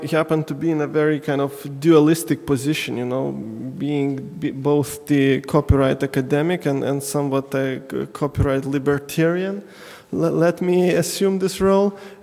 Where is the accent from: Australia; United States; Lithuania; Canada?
Lithuania; I am coming from Lithuania. I happen to be a lawyer, actually.